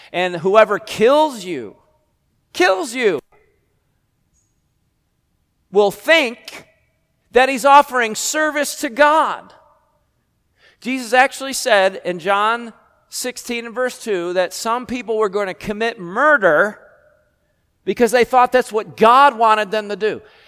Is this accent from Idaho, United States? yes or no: no; New York, United States; I told somebody I was from New York and somebody asked me if we had trees there.